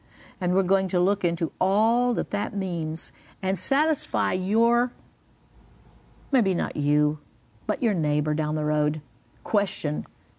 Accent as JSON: {"language": "English", "region": "Oklahoma", "country": "United States", "tie": "born or raised there", "said": "I grew up in Oklahoma, but I say roots."}